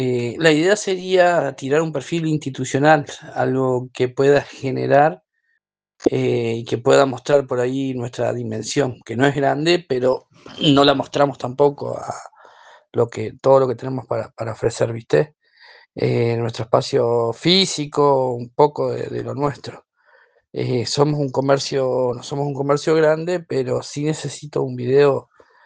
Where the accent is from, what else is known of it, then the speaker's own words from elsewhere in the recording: Federación, Entre Ríos, Argentina; Yo soy de Federación Entre Ríos